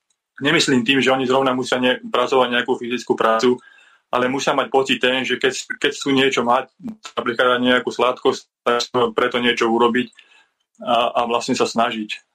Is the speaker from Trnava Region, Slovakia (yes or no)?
yes; Trnava, Trnava Region, Slovakia; moved away; Ja som sa presťahoval zo západu z Trnavy na stredné Slovensko a niekedy mi príde, že ako keby som prišiel do iného sveta.